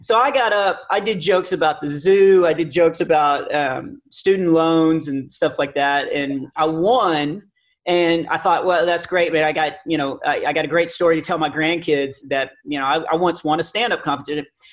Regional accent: Texas, United States; also born or lived in Nashville; No, I'm from Texas. I moved to Nashville the first 5 years that I was doing stand up

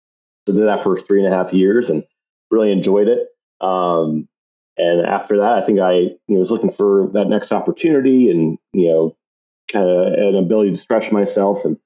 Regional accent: Columbus, Ohio, United States; I grew up in Columbus, Ohio, so Ohio State was alpha and omega.

